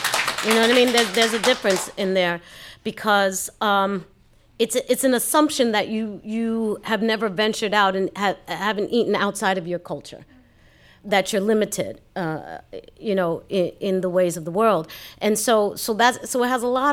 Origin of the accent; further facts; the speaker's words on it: Brooklyn, New York, United States; I'm from Bushwick.